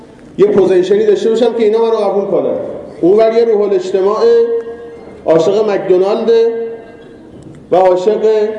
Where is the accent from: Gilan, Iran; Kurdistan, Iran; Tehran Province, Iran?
Tehran Province, Iran; Tehran; now in Qom, Iran; من خودم چون حالا بچه تهران هستم و خب سالیان سالم که قم زندگی کردیم و تحصیل کردیم